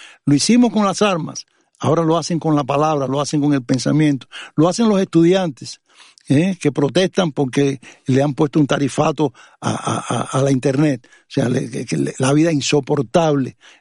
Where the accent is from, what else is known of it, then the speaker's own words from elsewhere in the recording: Cuba; nosotros somos pueblo cubano.